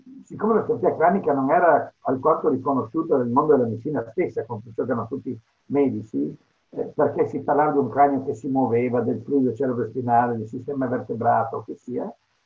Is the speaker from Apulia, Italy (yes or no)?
no; Trieste, Friuli-Venezia Giulia, Italy; moved away; also born or lived in England; sono originario di Trieste, però diciamo che io ho lasciato Trieste nel 1966 e sono andato a vivere in Inghilterra dove ho vissuto per 30 anni. Perciò culturalmente sono anglosassone.